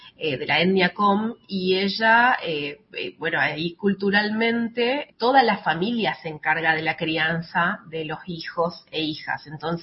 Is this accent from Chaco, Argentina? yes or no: yes; Resistencia, Chaco, Argentina; Yo soy de Resistencia, a casi 400 kilómetros